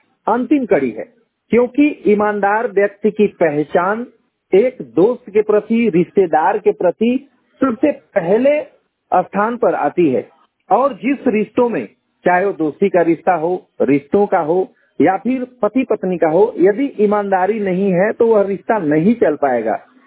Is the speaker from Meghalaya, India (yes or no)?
no; Ghazipur, Uttar Pradesh, India; मेरी उम्र लगभग 35 वर्ष है और मैं गाजीपुर जनपद का रहने वाला हूँ।